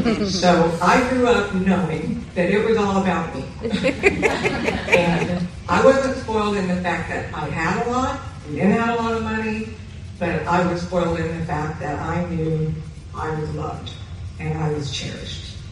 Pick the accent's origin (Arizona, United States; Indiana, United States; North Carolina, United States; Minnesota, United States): Indiana, United States; I was born and raised in Indiana, northern Indiana, cold country.